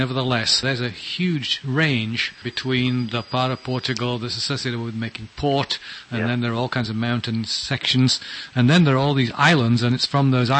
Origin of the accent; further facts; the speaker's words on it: England, United Kingdom; I am English